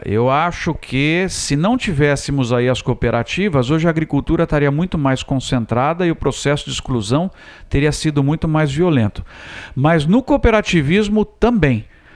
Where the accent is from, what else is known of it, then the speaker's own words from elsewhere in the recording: São Paulo, Brazil; tem fazendas já em São Paulo, de onde eu venho, de amigos, e aqui mesmo